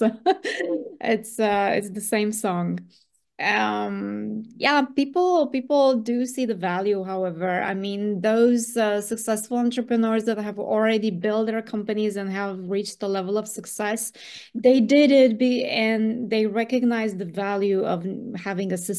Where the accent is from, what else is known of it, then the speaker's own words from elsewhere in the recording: Romania; English is a second language; I've actually, you know, been a BNI member in Romania, in my home country